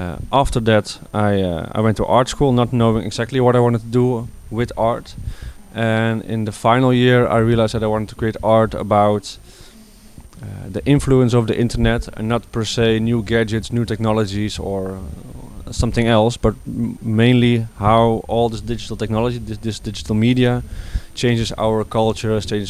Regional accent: Utrecht, Netherlands; I'm an artist from Utrecht

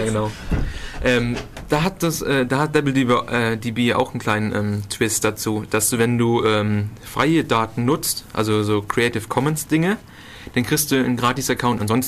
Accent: Northern Germany, Germany; accent: North German; ich komme halt aus dem Norden. Da haben wir halt andere Namen.

